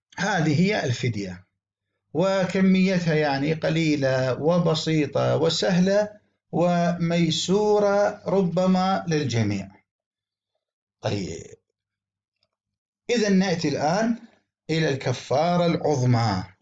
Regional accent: Iraq; بلغتنا لهجتنا العامية بالعراق

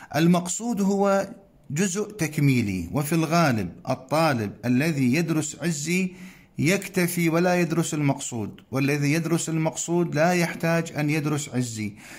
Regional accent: Iraq; مقرر في كثير من الكليات ومن الجامعات في بلدنا العراق

